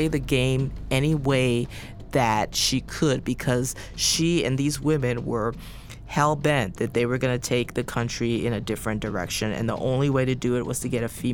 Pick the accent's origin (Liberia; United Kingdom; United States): Liberia; you know, my home country of Liberia just elected the first woman to be, you know, democratically elected president of an African country.